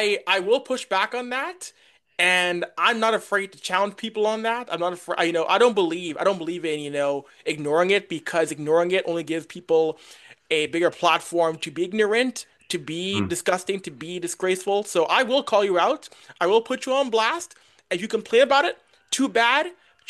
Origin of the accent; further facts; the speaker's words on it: Edmonton, Alberta, Canada; I'm a born and raised Edmontonian. I'm from Alberta. I'm born in Canada. I'm not an immigrant. I am from this country. I'm an Albertan.